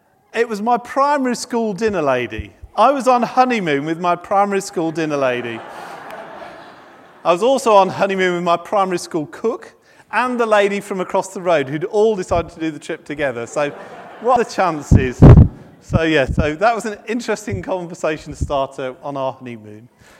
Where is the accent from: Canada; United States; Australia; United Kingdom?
United Kingdom; But being very British, you don't ask someone, do you?